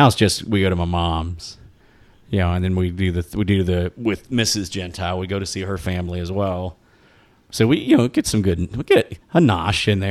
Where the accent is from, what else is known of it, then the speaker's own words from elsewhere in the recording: Mooresville, North Carolina, United States; they moved back home to where I grew up in Mooresville.